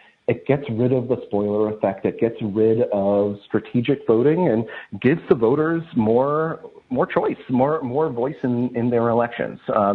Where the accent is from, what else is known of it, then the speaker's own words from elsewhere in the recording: Maine, United States; I'm from Maine myself